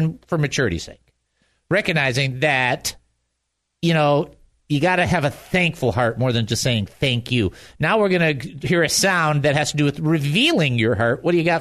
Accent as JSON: {"language": "English", "town": "Detroit", "region": "Michigan", "country": "United States", "tie": "born or raised there", "said": "I grew up in Detroit."}